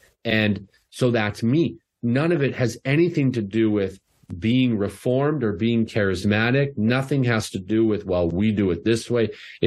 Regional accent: Canada; And I'm Canadian, so hockey, we're no better.

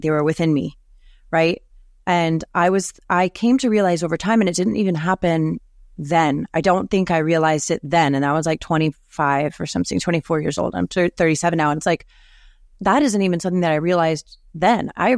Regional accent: Miami, Florida, United States; moved away as an adult; now in Portland, United States; which I went to school in my hometown of Miami, I packed up my car and I drove across the country from Miami, Florida to Portland, Oregon, right?

